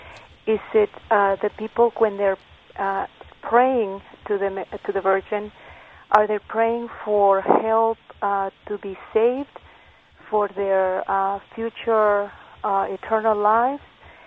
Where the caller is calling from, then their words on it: Chicago, Illinois, United States